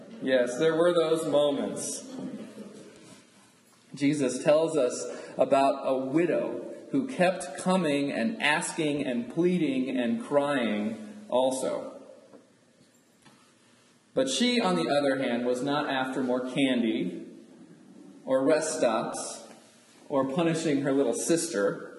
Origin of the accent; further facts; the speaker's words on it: Houston, Texas, United States; from a two-week vacation in Houston, Texas, my hometown. That's where I grew up.